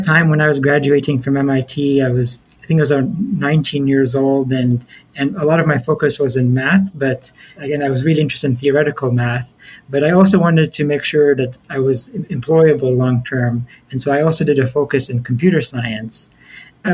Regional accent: Switzerland; I grew up in Switzerland, where there wasn't even like access to like doing things like AP exams. It was like a British system.

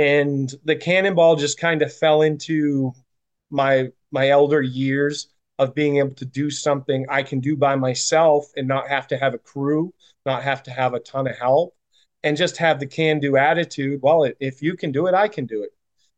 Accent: Maine, United States; moved away as an adult; I grew up in Maine. I'm not sure if a lot of the listeners know that. I grew up and was born and raised in Maine and lived there for the most part until I was in my early 40s.

